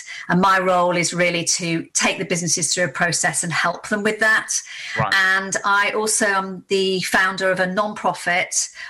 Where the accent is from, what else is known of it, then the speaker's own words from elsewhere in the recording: Leeds, Yorkshire and the Humber, United Kingdom; Well, I'm originally a Yorkshire lass, born in Leeds, and I'm an international speaker.